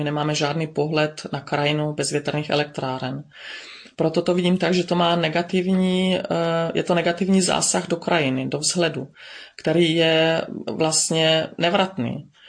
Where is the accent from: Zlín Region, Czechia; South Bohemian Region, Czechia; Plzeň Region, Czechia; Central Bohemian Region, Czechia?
Zlín Region, Czechia; Bystřice pod Hostýnem; now in Dittelsheim-Heßloch, Germany; a pocházím z Bystřice pod Hostýnem. Aktuálně bydlím v Německu v obci Dittelsheim Hesloch.